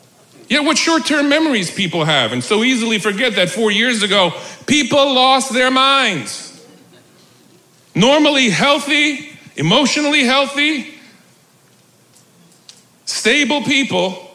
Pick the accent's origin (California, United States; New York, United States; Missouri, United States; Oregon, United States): New York, United States; Queens; I was raised in Queens. I remember when I became a Mets fan.